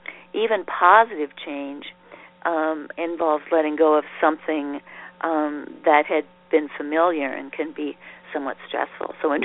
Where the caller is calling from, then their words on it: Boulder, Colorado, United States; Even here, I'm speaking from Boulder, Colorado.